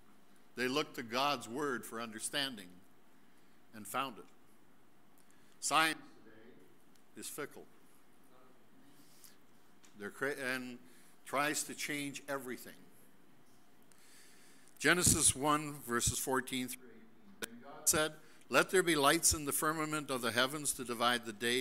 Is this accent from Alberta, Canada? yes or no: no; Winnipeg, Manitoba, Canada; I grew up in Winnipeg, and I went to a school that had 1,100 Jewish kids. There was 200 Gentiles.